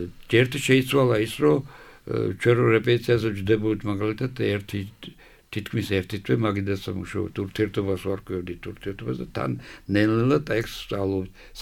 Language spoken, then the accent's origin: Georgian; Batumi, Adjara, Georgia; ახლა ბათუმში დაბადებული და გავიზარდე